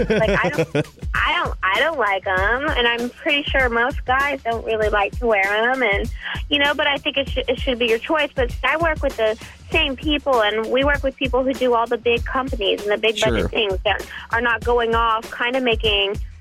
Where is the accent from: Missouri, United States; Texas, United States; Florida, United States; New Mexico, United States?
Texas, United States; born there; now in Oklahoma, United States; Well, I was born in Texas, and I live in Oklahoma, so I've experienced shooting guns.